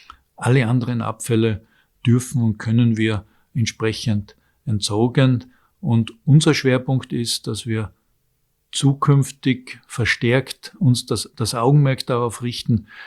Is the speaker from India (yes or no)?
no; Tyrol, Austria; als Tiroler damals gelesen.